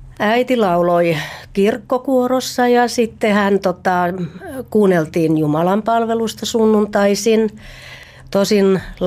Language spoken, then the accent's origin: Finnish; Lahti, Päijänne Tavastia, Finland; now in Helsinki, Finland; ja olen helsinkiläinen, mutta alun perin olen Espoosta, Espoolla ja Lahdesta, jossa asuin ihan koko lapsuuteni ja siellä kävin koulun.